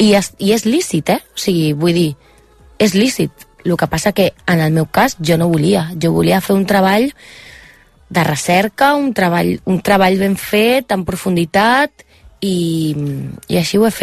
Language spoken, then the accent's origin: Catalan; Cuba; accent: Cuban; si soy cubana, no soc espanyola. Si soc espanyola, no soc cubana